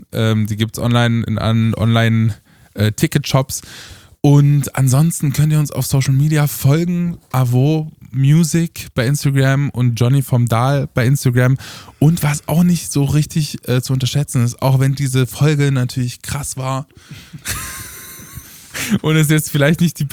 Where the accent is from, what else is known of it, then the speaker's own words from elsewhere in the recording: Erfurt, Thuringia, Germany; dann spielen wir 2 in meiner Heimatstadt Erfurt ein Konzert.